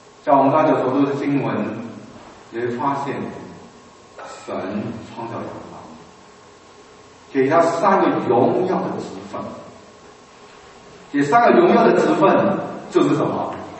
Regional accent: China; 命名，我们中国人就最了解，因为我们中文的名字都有含义，对不对？啊，

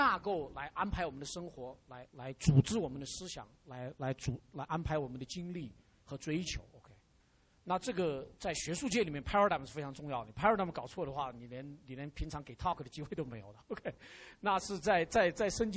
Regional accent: China; 神呼召我们作为中国人或者中国文化这个这样的认知的话呢

